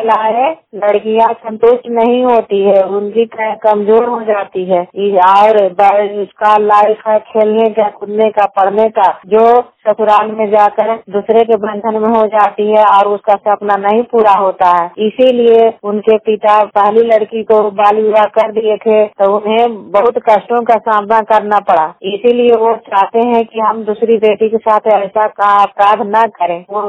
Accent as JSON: {"language": "Hindi", "region": "Bihar", "country": "India", "said": "मैं गंगा गांव से बोल रही हूँ और मैं नालंदा जिला का निवासी हूँ।"}